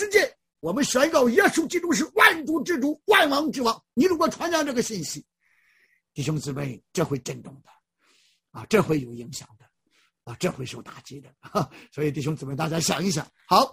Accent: China; 这是我们中国人为人父母都这样讲啊

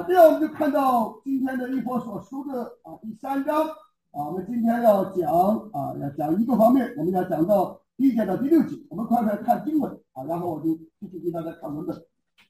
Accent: China; 我中国人讲的不好听

